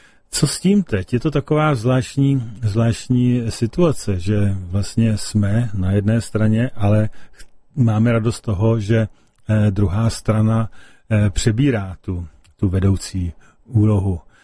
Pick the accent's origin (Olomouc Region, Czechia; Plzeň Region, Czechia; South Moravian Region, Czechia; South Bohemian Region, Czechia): Plzeň Region, Czechia; Plzeň; Opravdu to je kapela, na který jsem jako Plzeňák hrdý, neboť oni jsou takéž z Plzně.